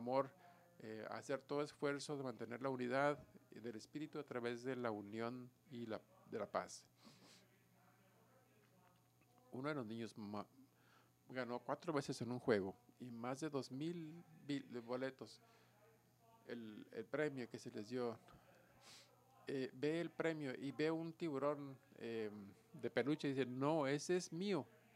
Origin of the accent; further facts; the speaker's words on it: United States; Spanish is a second language; Como americano, yo amo a mi país.